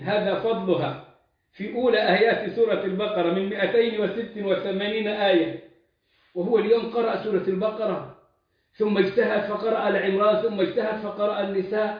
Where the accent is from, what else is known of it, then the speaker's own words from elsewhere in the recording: Egypt; أغلى حج في العالم كان عندنا في مصر